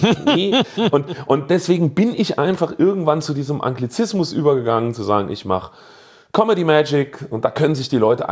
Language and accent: German; Saarland, Germany; bei uns im Saarland